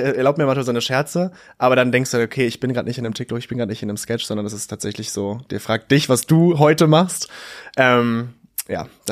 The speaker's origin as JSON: {"language": "German", "town": "Braunschweig", "region": "Lower Saxony", "country": "Germany", "tie": "born or raised there", "said": "Ich bin in Dibbesdorf aufgewachsen."}